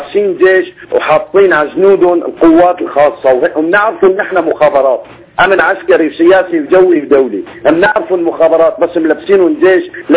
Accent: Latakia, Latakia Governorate, Syria; من اللاذقية شيخي

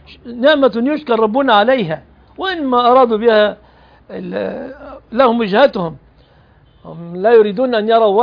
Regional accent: Egypt; في بلادنا مصر

